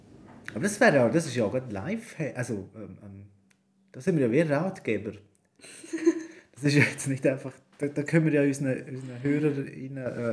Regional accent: Switzerland; Und darum haben wir als Schweizer Kind trotzdem Punika gekannt, obwohl man nie in Deutschland war

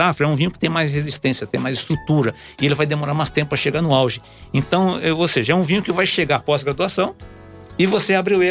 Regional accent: Recife, Pernambuco, Brazil; born there; moved away as an adult; now in São Paulo, Brazil; sou sommelier. Eu nasci em Recife, eu vim com 18 anos para São Paulo.

